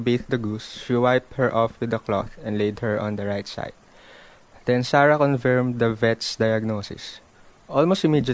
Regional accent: Quezon City, Metro Manila, Philippines; born there; first language Tagalog; English is a second language; I was born in Quezon City. I didn't really live there all my life. My mother just gave birth to me there. My first language was Tagalog. I also know how to speak English. I learned English from school and preschool.

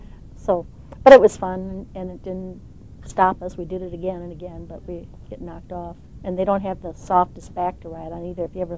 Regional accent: Wisconsin, United States; I was born and raised in Wisconsin. Yeah. I've lived on a farm nearly all my life. I think the first 3 or 4 years I lived in a cheese factory.

